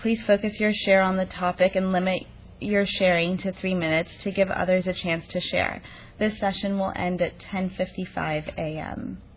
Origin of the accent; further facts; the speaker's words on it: Beverly Hills, California, United States; I grew up in Beverly Hills. We were the quote-unquote Brady Bunch.